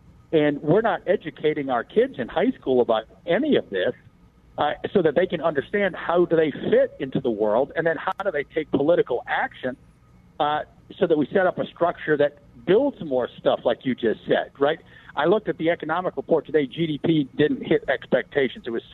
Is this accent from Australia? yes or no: no; Detroit, Michigan, United States; born there; I'm from the Midwest. You know, Detroit, I was born in Detroit